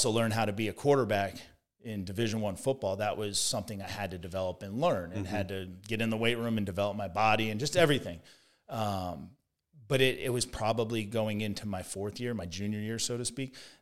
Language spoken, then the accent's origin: English; Pennsylvania, United States; Growing up outside Philadelphia, like we ran for anyone listening that knows football, we ran a wing tee offense.